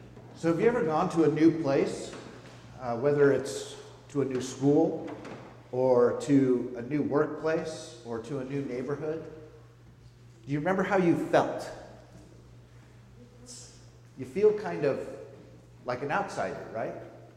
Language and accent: English; California, United States; So I grew up in Northern California, as many of you know, and went to school at Westmont College in Santa Barbara